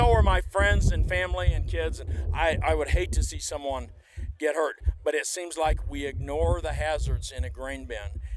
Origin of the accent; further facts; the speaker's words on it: Galesburg, Illinois, United States; I'm from the Galesburg area.